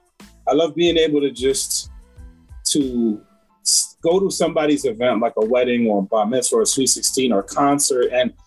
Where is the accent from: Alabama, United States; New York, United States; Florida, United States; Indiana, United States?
New York, United States; Bronx; I am from New York. So I'm in upstate, originally from the Bronx